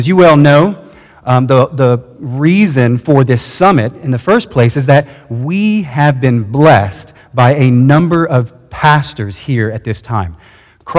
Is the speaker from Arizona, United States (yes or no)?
no; Texas, United States; So I'm from Texas, and I love Texas, and I'll put Texas in any illustration I possibly can.